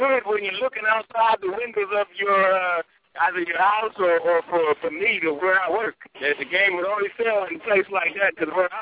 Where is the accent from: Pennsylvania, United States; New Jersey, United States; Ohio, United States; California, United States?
Ohio, United States; Youngstown; I am from Youngstown. I do work in Youngstown, but I don't work in downtown Youngstown.